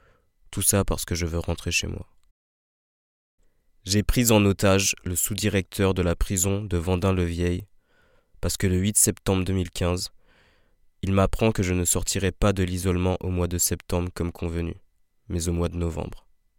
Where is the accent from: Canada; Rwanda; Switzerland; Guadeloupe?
Guadeloupe; tout ce que je veux, c'est rentrer chez moi en Guadeloupe pour voir mes proches.